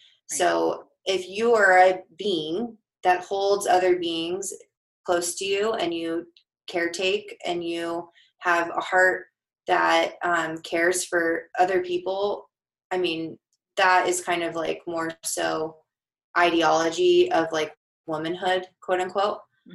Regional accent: Denver, Colorado, United States; I mean, I'm from Denver. I'd like to think it's a pretty progressive place.

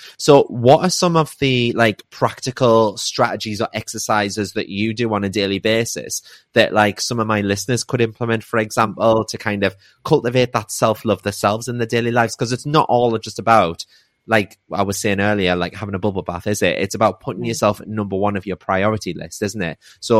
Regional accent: United Kingdom; And I think as a British culture, we don't like putting on other people.

